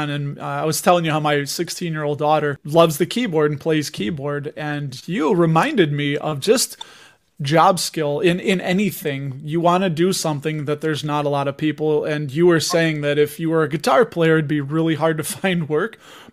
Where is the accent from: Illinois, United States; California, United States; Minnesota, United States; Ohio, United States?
Illinois, United States; Chicago; just seems so damn cold up there, and that's coming from somebody from Chicago.